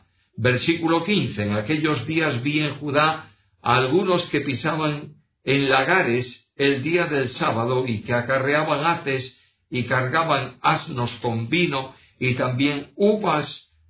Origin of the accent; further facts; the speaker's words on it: Galicia, Spain; first language Galician; Spanish is a second language; los que vivimos en Galicia y somos gallegos de origen, en nuestras casas se hablaba el gallego. De manera que hemos aprendido el gallego, no tanto en la escuela, hoy se estudia en la escuela, sino por nuestros padres.